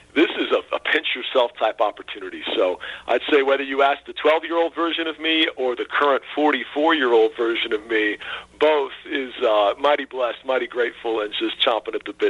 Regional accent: Topeka, Kansas, United States; I was growing up in Topeka, listening to Fred White and Denny Matthews on the radio, cheering for all my favorite Royals at the time.

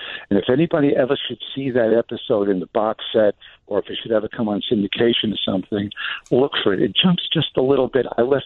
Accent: New York, United States; I'm from New York, and what I did was when I went to L.A. to do this show

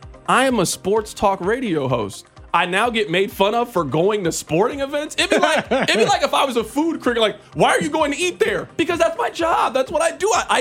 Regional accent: Missouri, United States; Why I cheer for Missouri? Because I grew up in Missouri.

